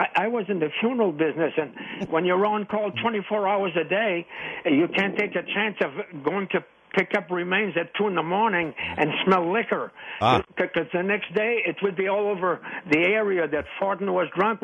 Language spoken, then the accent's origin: English; Maine, United States; born there; first language French; English is a second language; I was born in Maine, but I was brought up with all French kids, and no one spoke English.